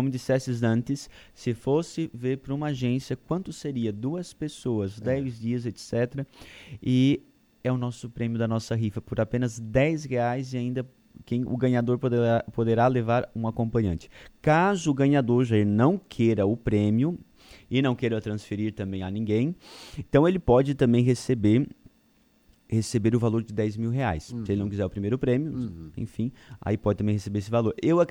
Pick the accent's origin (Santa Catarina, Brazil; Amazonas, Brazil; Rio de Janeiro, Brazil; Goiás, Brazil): Santa Catarina, Brazil; Jacinto Machado; Jacinto Machado. Jacinto Machado. Extremo sul de nossa diocese.